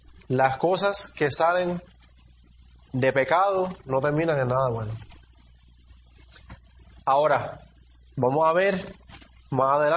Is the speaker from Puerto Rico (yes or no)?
yes; Puerto Rico; born there; nacimos en Puerto Rico y no nacimos en Siria